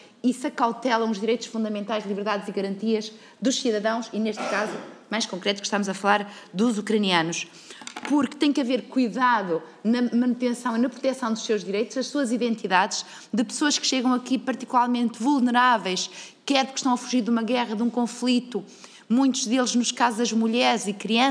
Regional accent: Minho, Portugal; diz-se na minha terra, porque eu também sou minhota

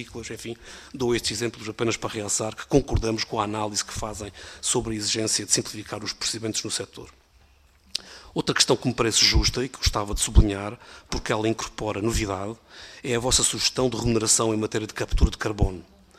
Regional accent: Faro, Portugal; mas eu sou algarvio e ainda por cima muito bairrista.

